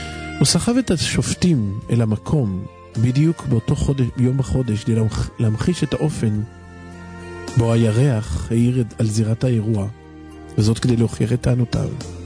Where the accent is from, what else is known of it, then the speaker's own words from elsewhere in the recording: Kiryat Gat, Southern District, Israel; מקריית גת